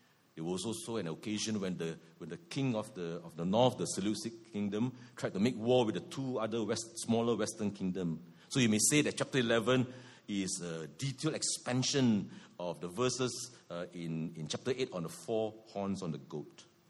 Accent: Johor, Malaysia; when I was a boy growing up in Johor, when our family faced a great difficulty

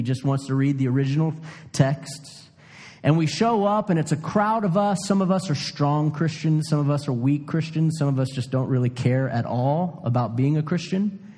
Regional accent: New Orleans, Louisiana, United States; also born or lived in South Carolina; I grew up in the South, being from New Orleans, Louisiana, and also from South Carolina.

